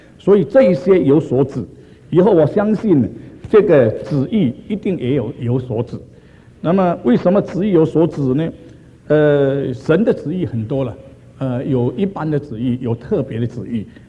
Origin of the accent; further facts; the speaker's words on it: Taiwan; 我從台灣來